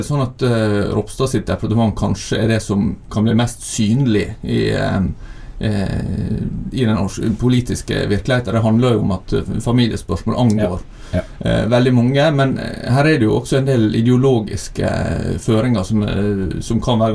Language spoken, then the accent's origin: Norwegian; Møre og Romsdal, Norway; selv om jeg kommer fra Søre Sunnmøre, da, ikke Nordre.